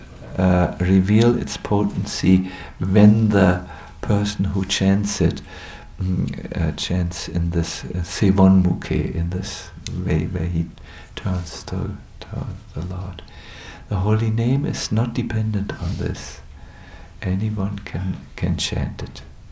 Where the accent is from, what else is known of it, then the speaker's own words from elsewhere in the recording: Germany; I'm from Germany. We are into formulas. we Germans, you know, figure it all out.